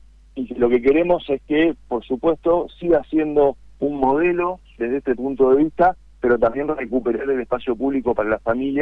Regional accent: Santa Fe, Argentina; como santafesino estamos muy contentos

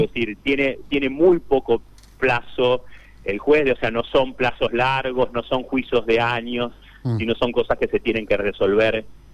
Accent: Santa Fe, Argentina; como lo digo como santafesino y como un federalista

